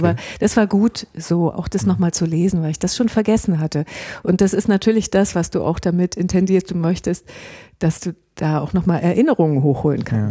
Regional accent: Berlin, Germany; ich denke, ich kann das als Berlinerin auch sagen

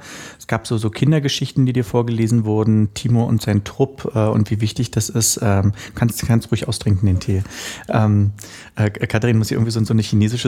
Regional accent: Berlin, Germany; born there; ich bin ja in der DDR geboren, beziehungsweise in Ost-Berlin, gar nicht so weit von hier entfernt. Ich glaube, ich bin so irgendwie so 500 Meter oder so oder 1000 Meter von hier entfernt geboren, in Friedrichshain. Und ich habe 11 Jahre DDR mitbekommen.

